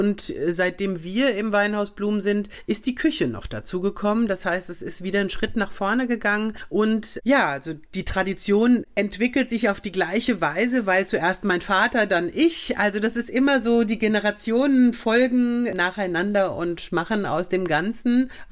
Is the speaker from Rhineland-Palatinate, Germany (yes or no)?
yes; Mainz, Rhineland-Palatinate, Germany; Bin ja Mainzer Mädchen, gell?